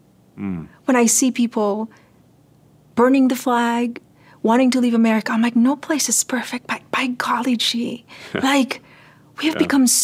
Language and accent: English; Central Visayas, Philippines; now in United States; because I've been here 35 years, roughly. Mm. And I'm like, I'm Cebuano, very much so, but I'm also very American.